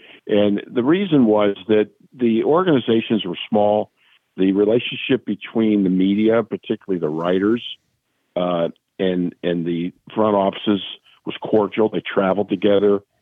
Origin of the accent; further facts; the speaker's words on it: Hershey, Pennsylvania, United States; I grew up in Pennsylvania, Hershey, Pennsylvania.